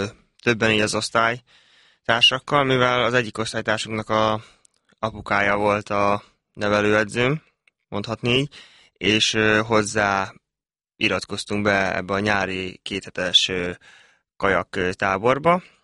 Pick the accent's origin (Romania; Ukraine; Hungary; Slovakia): Hungary; Szarvas, Békés; also born or lived in Szentes; now in Budapest, Hungary; mivel én Szentesen születtem, de ugye szarvasi lakos vagyok, ezáltal a Szenteshez igazából csak a születésem köthető semmi más, és egész gyerekkorom óta Szarvason éltem, még fel nem költöztem ugye Budapestre